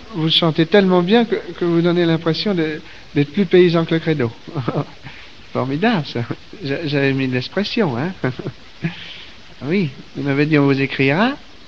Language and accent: French; France; Moi, je suis français.